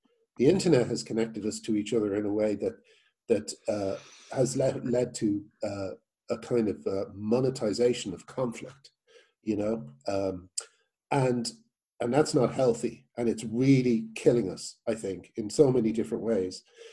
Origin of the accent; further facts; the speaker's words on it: Ireland; I grew up in Ireland, and when I was a kid, you know, I would be fairly wounded by buying British comics